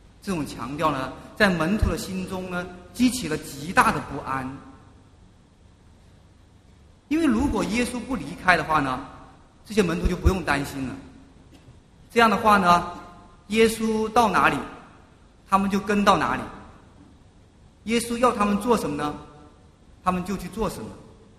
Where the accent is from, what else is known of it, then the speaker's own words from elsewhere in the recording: China; 他知道我来自大陆